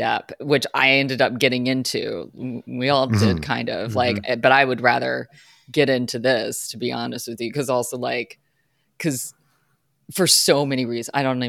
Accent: Texas, United States; Honey, I grew up in Texas.

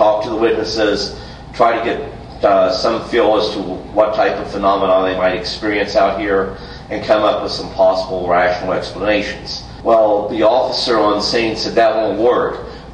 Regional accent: Roswell, New Mexico, United States; Now, I come from Roswell, New Mexico. You'd think we'd know what a weather balloon looks like.

